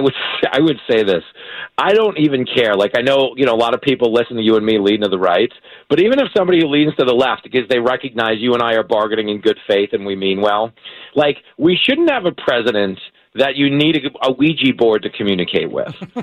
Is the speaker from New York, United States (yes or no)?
yes; New York, United States; I grew up on Long Island.